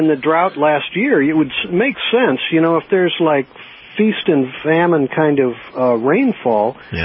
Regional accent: Missouri, United States; Well, I come from Missouri, and, you know, in the old farmhouses, they would catch the water in the gutters off the roof

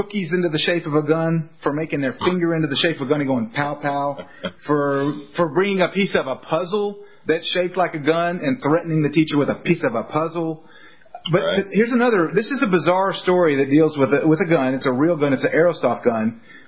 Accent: Texas, United States; I mean, I grew up in Texas. I shot my BB gun all the time.

